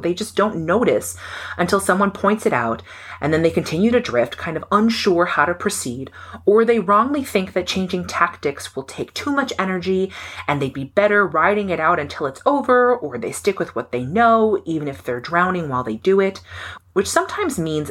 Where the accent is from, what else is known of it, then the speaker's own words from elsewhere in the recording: Florida, United States; The prep for seeing things incoming is like something that was baked into growing up in Florida.